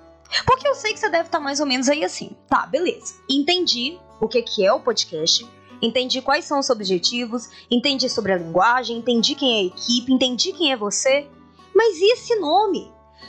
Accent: Minas Gerais, Brazil; Sou da região metropolitana de BH.

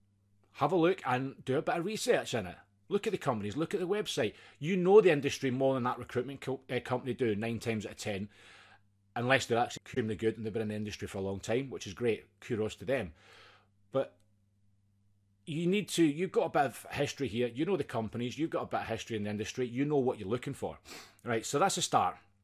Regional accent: Scotland, United Kingdom; accent: Scottish; I very much appreciate you taking time out and listening to my crazy Scottish accent for a few minutes.

